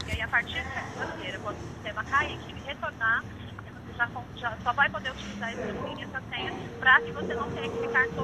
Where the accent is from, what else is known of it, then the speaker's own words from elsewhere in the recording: São Paulo, Brazil; now in Londrina, Brazil; Eu estou em Londrina, mas eu sou de São Paulo.